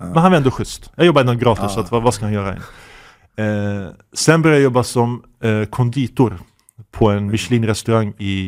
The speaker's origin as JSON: {"language": "Swedish", "town": "Uppsala", "region": "Uppsala County", "country": "Sweden", "tie": "born or raised there", "said": "jag växte upp i Gottsunda med mamma och gick i Gottsunda skolan."}